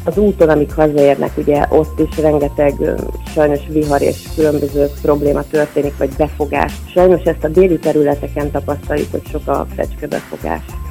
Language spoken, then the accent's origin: Hungarian; Érd, Pest, Hungary; Igazából én a Vörösmarty gimnáziumba jártam, ugyanis érdi vagyok.